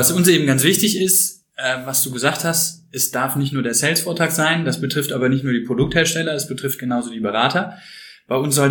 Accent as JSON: {"language": "German", "town": "Cologne", "region": "North Rhine-Westphalia", "country": "Germany", "said": "Als Kölner muss ich jetzt Bier sagen"}